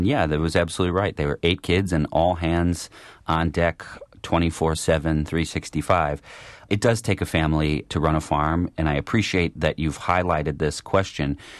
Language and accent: English; Milwaukee, Wisconsin, United States; it's a growing field in my hometown, in my backyard. We have some incredible dedicated veteran service organizations in the heart of the city of Milwaukee